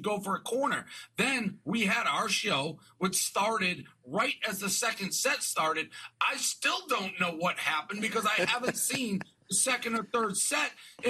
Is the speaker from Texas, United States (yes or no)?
no; Boston, Massachusetts, United States; now in New York, United States; and I'm from Boston, but I've been in New York 10 years, and I had never gone.